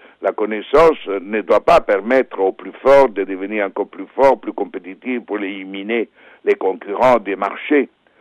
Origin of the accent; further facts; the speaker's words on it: Italy; now in Belgium; moi je suis italien et je reste toujours lié à mon pays, même si j'habite depuis plus de 40 ans ailleurs, notamment en Belgique.